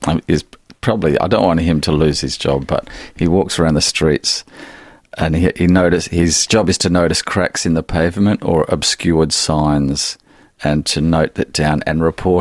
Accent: Mount Gambier, South Australia, Australia; I grew up in Mount Gambier, South Australia, which is 300 miles from Adelaide one way, 300 miles to Melbourne the other.

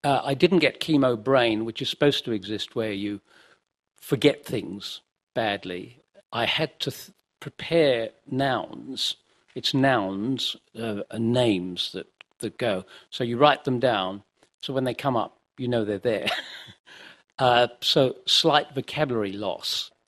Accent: Austria; English is a second language; because I was growing up in Austria

